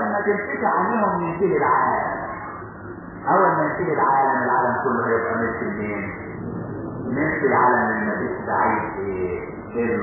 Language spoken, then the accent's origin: Arabic; Upper Egypt, Egypt; زي عندنا في الصعيد زي دلوقتي الاعمام يسموه اب